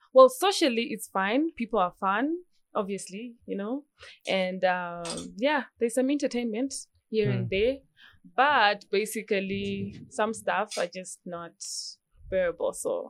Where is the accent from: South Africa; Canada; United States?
South Africa; now in Kenya; I'm from South Africa, yeah.